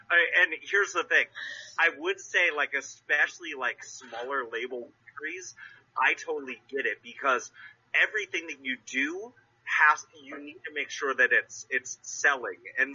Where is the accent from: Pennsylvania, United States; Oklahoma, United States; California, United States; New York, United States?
California, United States; I grew up in the Santa Cruz Mountains, so driving windy roads is my thing.